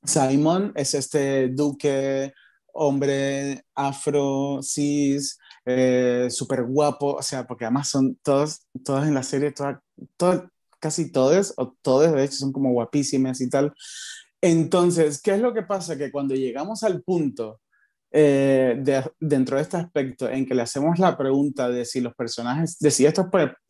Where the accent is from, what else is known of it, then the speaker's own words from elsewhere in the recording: Cuba; yo vengo de Cuba, un país donde la telenovela tiene un lugar muy heavy